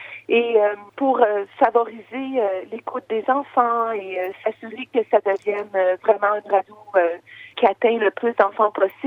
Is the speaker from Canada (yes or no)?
yes; Quebec, Canada; born there; En fait, moi, je suis née au Québec, comme on peut peut-être le deviner avec mon accent. Et j'aime dire que mes origines sont moitié syrienne et moitié gaspésienne. De la Gaspésie, une région au bord du Saint-Laurent, ici au Québec.